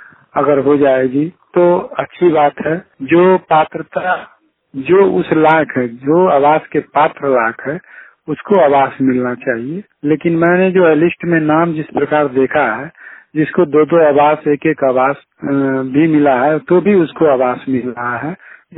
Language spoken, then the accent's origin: Hindi; Merada, Uttar Pradesh, India; ग्राम मेरादा … तहसील जखनिया का निवासी हूँ।